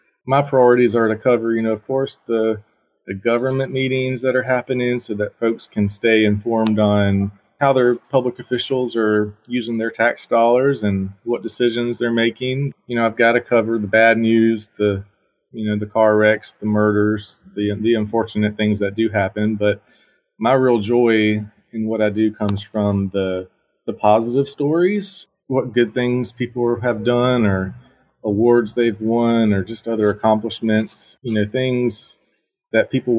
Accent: Barnwell, South Carolina, United States; Growing up in Barnwell, it's a small community, and I didn't truly appreciate it as much as I do now growing up.

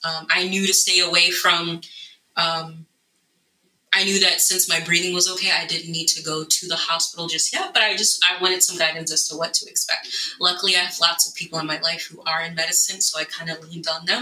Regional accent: New York, United States; COVID has been intensely personal for me as a person of color, as a healthcare provider, as a New Yorker.

